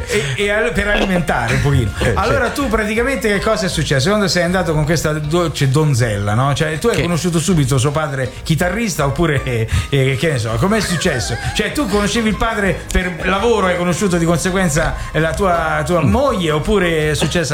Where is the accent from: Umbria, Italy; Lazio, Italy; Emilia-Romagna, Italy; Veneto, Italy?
Umbria, Italy; anche a distanza di 20 chilometri parlano un altro dialetto, pur avendo la stessa cadenza, essendo umbro, ok?